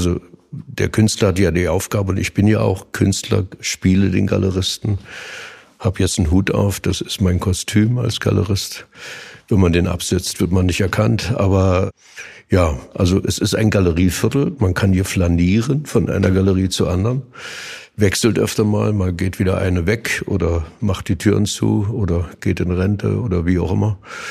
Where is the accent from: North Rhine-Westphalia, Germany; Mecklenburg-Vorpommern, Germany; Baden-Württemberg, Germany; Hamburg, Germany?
Mecklenburg-Vorpommern, Germany; Usedom; also born or lived in Berlin; now in Dresden, Germany; Ich bin ja Berliner, ich habe ja so den gesunden Blick von außen, bin Preuße und Usedom groß geworden und jetzt hier schon viele, viele Jahre, weil ich hier Malerei studiert habe, in der schönen Tupperdose Dresden.